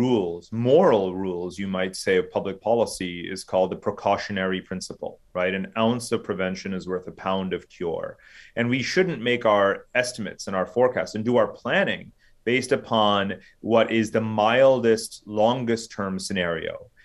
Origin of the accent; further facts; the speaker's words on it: United States; as an American, you have to, in a way, spread yourself out, take advantage of the vast geography that we have